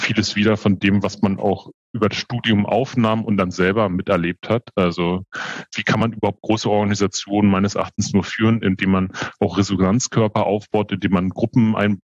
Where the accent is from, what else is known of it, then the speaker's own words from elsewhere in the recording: Berlin, Germany; born there; Ich bin 44 Jahre alt, gebürtiger Berliner, habe meine Ausbildung zum Bankkaufmann in Berlin gemacht